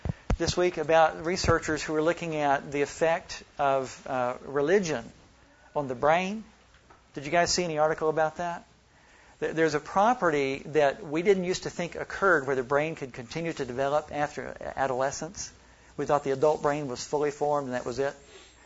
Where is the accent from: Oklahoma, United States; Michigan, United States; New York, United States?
Oklahoma, United States; also born or lived in Texas; I grew up here around Oklahoma and Texas when I see pecan trees and things like that.